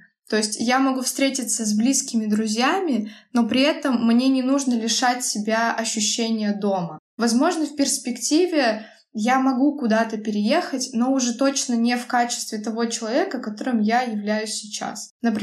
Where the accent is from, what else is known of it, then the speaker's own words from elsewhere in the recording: Severodvinsk, Arkhangelsk Oblast, Russia; мой родной город в районе Крайнего Севера, на берегу Белого моря, это действительно мой внутренний мир.